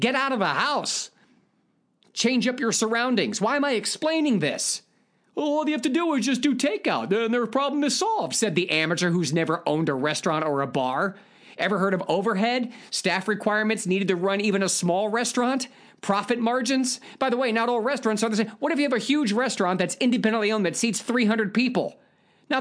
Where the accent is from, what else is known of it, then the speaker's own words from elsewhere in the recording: Ohio, United States; Well, now, here in my home state of Ohio, where I currently live, the curfew is lifted.